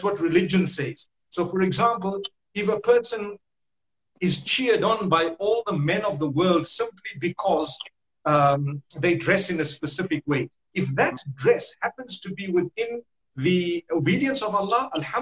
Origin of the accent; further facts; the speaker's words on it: Zimbabwe; Like, I come from Zimbabwe. And the wealthy amongst us here in Zimbabwe, the first amount of money they would earn, they prefer to buy a flashy motor vehicle.